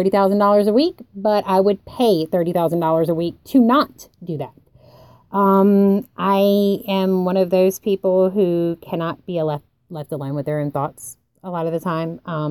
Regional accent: the South, United States; I'll tell you, I'm from the South.

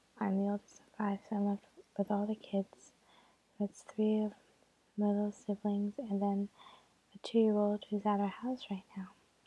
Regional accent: United States; I am a American

